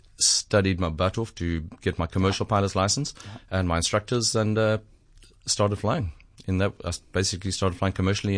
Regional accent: Zimbabwe; moved away as an adult; now in South Africa; Spent my life growing up in Zim. And then after the war there in 1981, I moved down to South Africa and been in South Africa ever since.

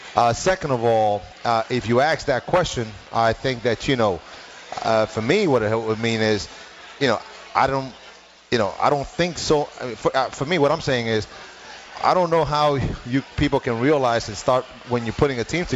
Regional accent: New York City, New York, United States; The fact is, growing up in New York City, I never think about race, Chris.

